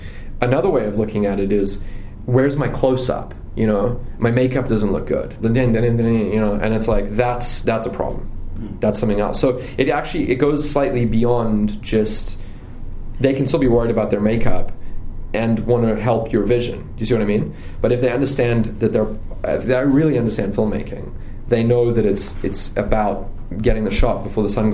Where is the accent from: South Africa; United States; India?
South Africa; growing up in South Africa, I was just interested in it